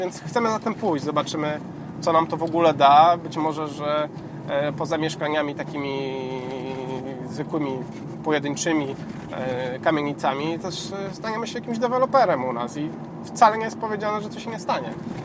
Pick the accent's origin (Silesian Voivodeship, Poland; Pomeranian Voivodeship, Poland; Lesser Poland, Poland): Silesian Voivodeship, Poland; jestem takim rodowitym Hanysem, czyli osobą z Górnego Śląska.